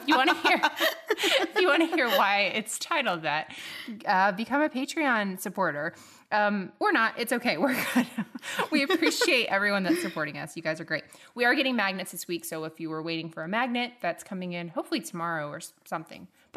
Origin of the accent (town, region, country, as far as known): Tallahassee, Florida, United States